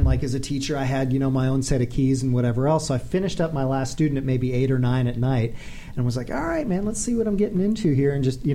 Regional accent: Milwaukee, Wisconsin, United States; So grew up Milwaukee. Well, born in Milwaukee, Wisconsin, right? Home of Summerfest

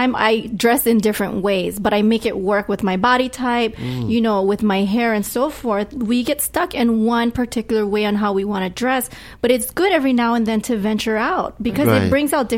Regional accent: Hawaii, United States; I'm not. I'm actually born and raised in Hawaii.

